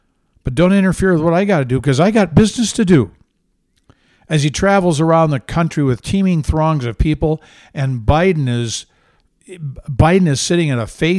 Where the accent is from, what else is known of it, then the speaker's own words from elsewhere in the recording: Midwest, United States; you may think this is just simply Midwestern bias because I grew up in the Midwest, and it probably is.